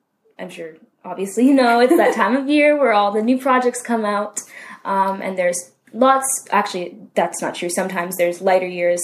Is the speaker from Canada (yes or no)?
yes; Canada; going in as a Canadian or like a foreigner, wherever you may be from, you don't have the upper hand.